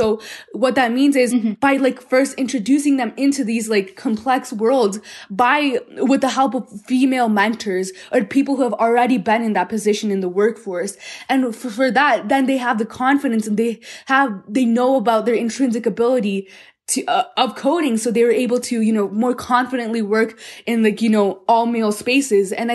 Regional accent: Colorado, United States; born there; so my parents immigrated from the United States, and that's when I was born in Colorado. Me and my brother were born here.

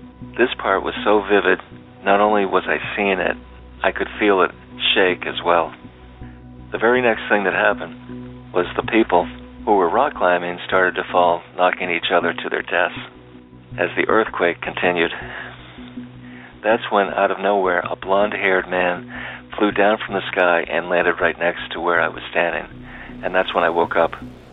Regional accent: Boston, Massachusetts, United States; I'm from Boston.

